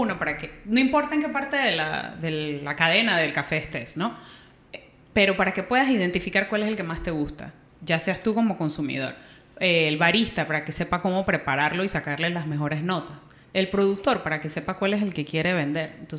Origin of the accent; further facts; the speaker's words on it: Panama; como ya bien lo dijo Rodrigo. Soy panameña.